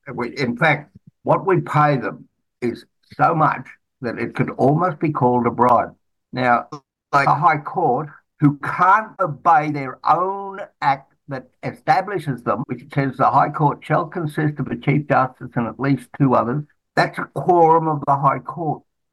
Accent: Queensland, Australia; I was born in Queensland, and I spent the first 60 years of my life there

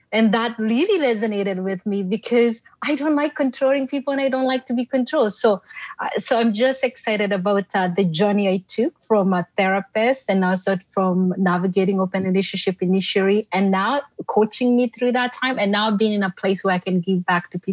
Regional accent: Kenya; moved away; Originally, I came from, as you know, Dr. Tammy, I came from Kenya. So I came to study here and I got married and started life here.

